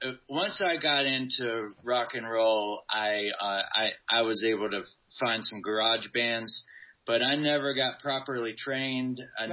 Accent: Hillsborough, North Carolina, United States; In Hillsborough.

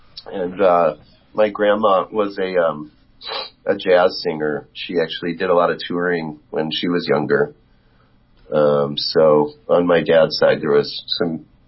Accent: Chicago, Illinois, United States; Yes, we're from Chicago.

